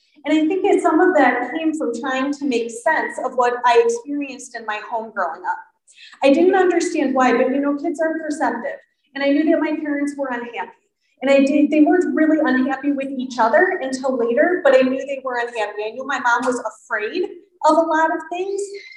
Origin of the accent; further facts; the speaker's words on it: Midwest, United States; now in Melville, United States; You can probably hear that I am a Midwesterner. How did I come to be in Melville, New York on this auspicious evening with these sick beats?